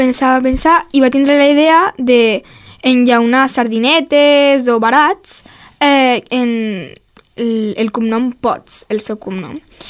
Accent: Reus, Catalonia, Spain; born there; now in Roquetes, Spain; tinc també 11 anys, vaig néixer el gener i, bueno, he nascut a Reus, però vic aquí ara.

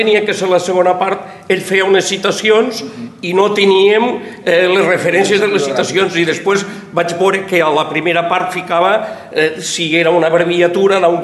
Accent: Tortosa, Catalonia, Spain; perquè, claro, venim de Tortosa, no podíem

